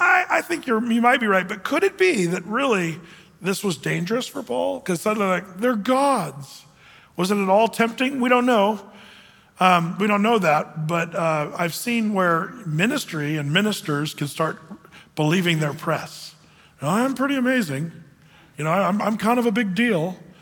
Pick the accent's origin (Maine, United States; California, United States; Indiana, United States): California, United States; born there; I tried to tell a person from Tana once that I was born in California and it's not heaven.